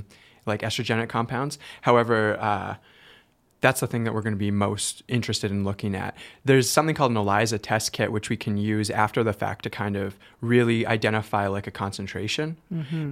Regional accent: Alberta, Canada; And then growing up in Alberta, I thought it was important to be like a scientist or an economist or something.

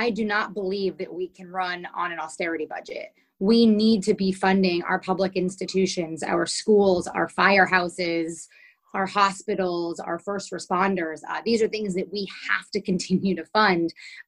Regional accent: Saugerties, New York, United States; I grew up here. I grew up in Saugerties, went to Saugerties High School, which is a public school

